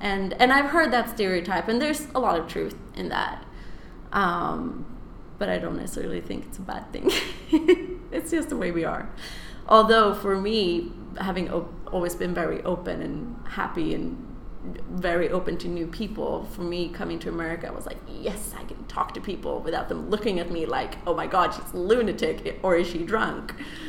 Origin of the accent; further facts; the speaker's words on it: Sweden; reaction I get when when I say I'm from Sweden, they're like, no, you're not. You're not blonde.